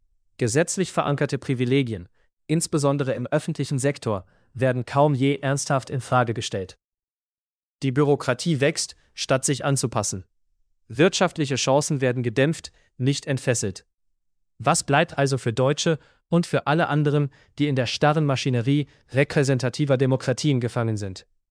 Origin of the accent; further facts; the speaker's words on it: Germany; Nun ist Deutschland mein Heimatland. Was also sollten meine Landsleute tun?